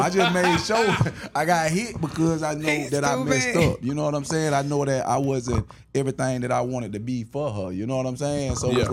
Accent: Douglas, Georgia, United States; I'm from Douglas, Georgia, South.

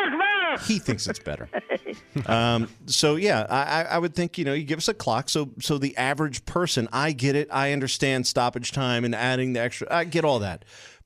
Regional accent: Houma, Louisiana, United States; There was a pizza place in my hometown, Houma, Louisiana.

